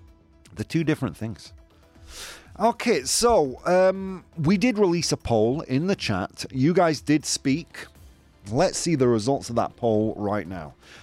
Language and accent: English; Yorkshire and the Humber, United Kingdom; Look, I'm quite direct. I'm from Yorkshire. It's in our blood.